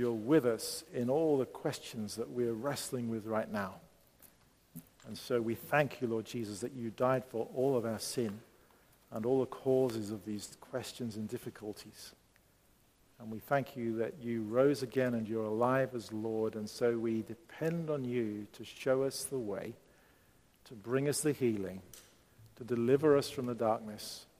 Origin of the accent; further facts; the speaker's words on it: United Kingdom; now in Bremen, Germany; That's why I'm here in Bremen, because I feel, even as a British man, and I believe the UK is Europe